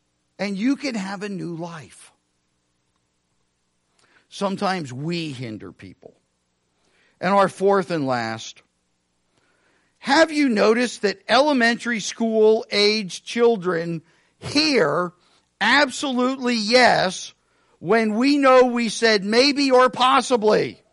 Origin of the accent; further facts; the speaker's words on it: Missouri, United States; I'm from Missouri. You have to show me.